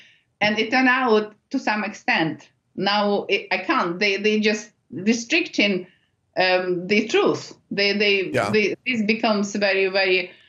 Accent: Ukraine; born there; English is a second language; moved away; I was born in Ukraine, in the former Soviet Union, but everything was suppressed.

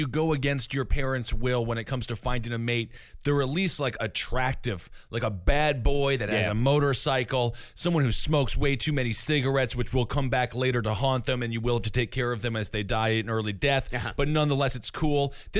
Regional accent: Wisconsin, United States; I'm from Wisconsin. We don't have an accent.

